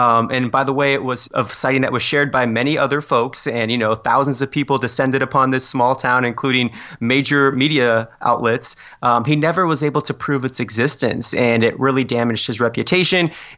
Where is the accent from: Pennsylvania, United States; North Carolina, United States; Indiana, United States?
Indiana, United States; Fort Wayne; born or raised there